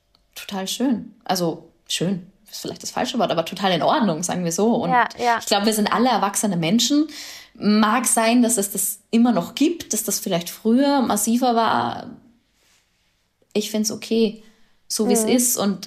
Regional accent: Austria; Auf der anderen Seite haben wir bei uns in Österreich diese wunderschöne Sportsendung bei Servus TV, Sport und Talk aus dem Hangar 7.

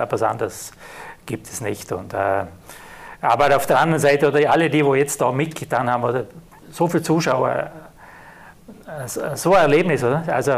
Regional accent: Austria; als Österreicher

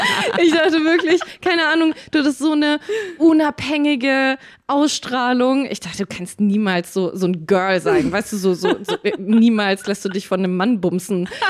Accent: Forchheim, Bavaria, Germany; now in Berlin, Germany; Ich komme aus der Nähe von Nürnberg, aus Forchheim, und habe damals aber in München gelebt.

